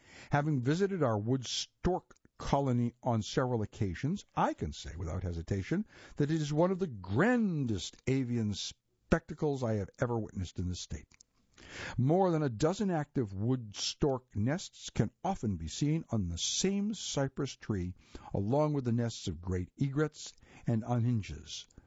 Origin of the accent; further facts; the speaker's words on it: Thomasville, Georgia, United States; I grew up listening to stories of the glory days of quail hunting, when my hometown of Thomasville was considered a mecca for visiting hunters.